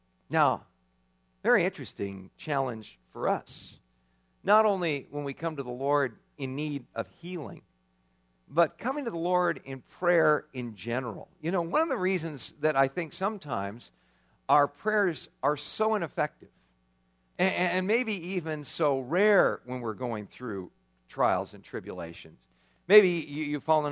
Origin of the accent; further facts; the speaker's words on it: California, United States; now in Tucson, United States; you know, I love living in Tucson. The only thing I miss about where I grew up in California is being by the beach, being by the ocean